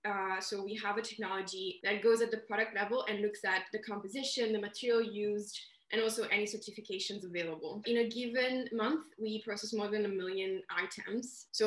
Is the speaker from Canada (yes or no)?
no; Milan, Lombardy, Italy; I'm Italian, I'm from Milan